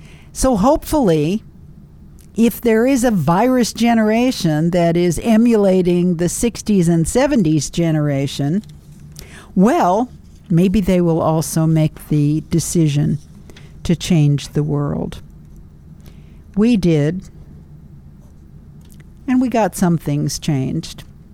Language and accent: English; Culver City, California, United States; When I was growing up in West Los Angeles, Culver City, we used to have a milkman who came by and dropped milk off on the front porch.